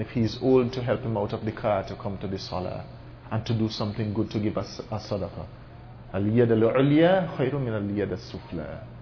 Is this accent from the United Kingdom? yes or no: no; Trinidad & Tobago; And I leave here, and the moment I step out of the masjid, and I'm from Trinidad, and I step out of the masjid